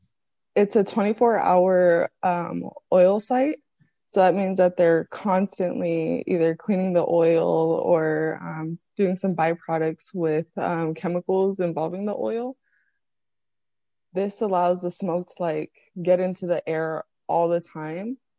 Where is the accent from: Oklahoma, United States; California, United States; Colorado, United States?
California, United States; Sacramento; I'm from Sacramento, California. So when I was growing up, I wasn't aware of oil drilling near my area until I moved to UCLA